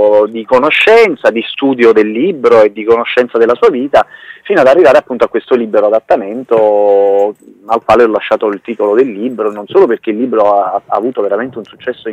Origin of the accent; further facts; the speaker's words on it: Naples, Campania, Italy; Io sono di San Carlo all'Arena.